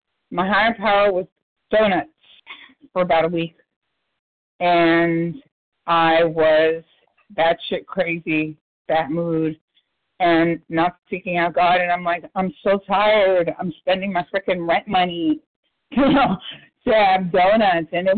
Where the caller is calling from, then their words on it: Austin, Texas, United States; Austin, Texas.